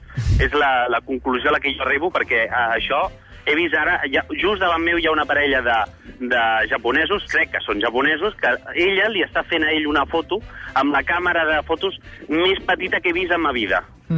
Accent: Terrassa, Catalonia, Spain; Jo és que sóc de Terrassa, he vingut a fer una miqueta al Guiri aquí a Barcelona, a la capital.

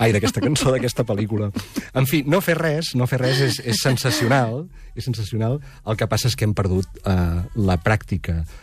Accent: Begur, Catalonia, Spain; Com diem a Begú, al meu poble

